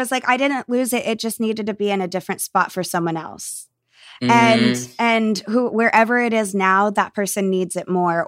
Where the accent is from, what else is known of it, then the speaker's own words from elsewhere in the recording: the South, United States; as a kid growing up in the South